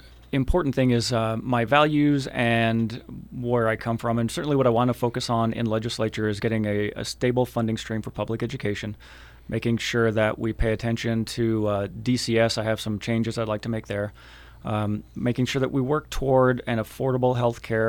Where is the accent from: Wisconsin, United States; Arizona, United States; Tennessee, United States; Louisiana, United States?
Arizona, United States; Tucson; So I grew up in Tucson, went to public schools.